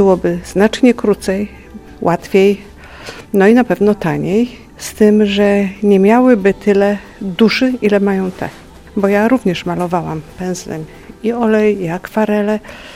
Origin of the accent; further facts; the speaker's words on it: Gdynia, Pomeranian Voivodeship, Poland; Ja jestem z Gdyni, stąd. I tą Gdynię czuję całą sobą i dlatego ją maluję.